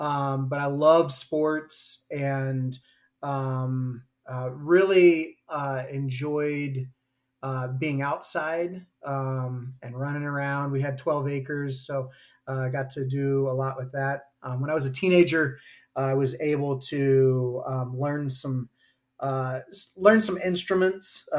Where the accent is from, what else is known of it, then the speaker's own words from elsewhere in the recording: Jackson, Missouri, United States; Yeah, I grew up in Jackson, Missouri. So very rural.